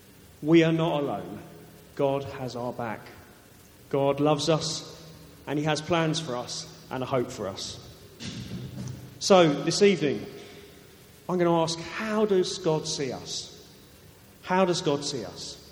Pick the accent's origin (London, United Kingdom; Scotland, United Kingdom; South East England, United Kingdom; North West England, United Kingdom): London, United Kingdom; Croydon; Croydon is my hometown. And whenever I drive to Croydon, I feel like I'm going home.